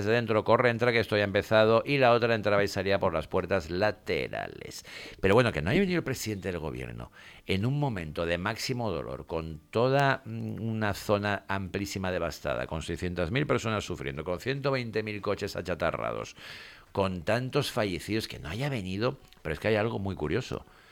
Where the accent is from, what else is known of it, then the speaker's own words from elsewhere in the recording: Spain; Eres el presidente, somos españoles, eres el presidente de España.